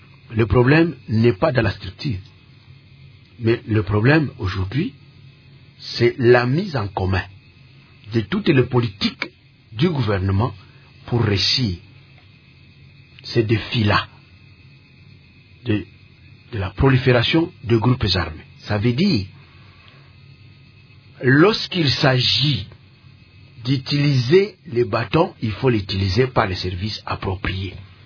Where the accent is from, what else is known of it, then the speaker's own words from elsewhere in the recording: DR Congo; Nous sommes tous des Congolais